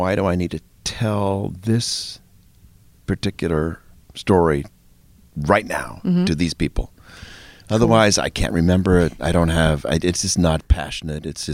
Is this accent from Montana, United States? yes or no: yes; Montana, United States; I'm from Montana, and I wrote a whole script for it